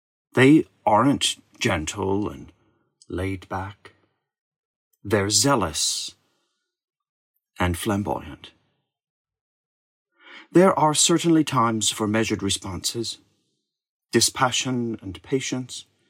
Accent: United States; As an American, I have to be careful not to fulfill the stereotype of being overly enthusiastic.

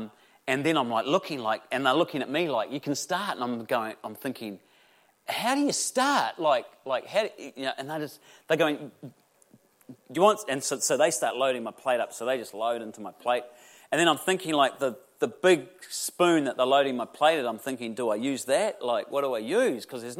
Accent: New Zealand; because I'm a Kiwi

